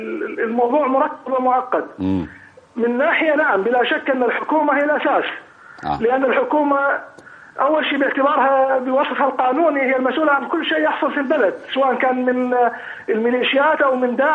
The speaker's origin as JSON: {"language": "Arabic", "town": "Fallujah", "region": "Al Anbar", "country": "Iraq", "tie": "born or raised there", "said": "أنا ابن الفلوجة وأعرف جسر الفلوجة القديم وجسر الفلوجة الجديد على نهر الفرات"}